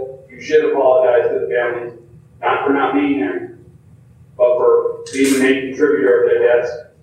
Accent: Portland, Oregon, United States; Where I was brought up in North Portland, we defend ourselves.

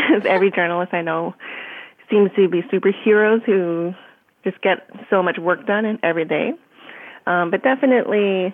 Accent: Vancouver, British Columbia, Canada; I grew up in Vancouver, went to school here in Vancouver.

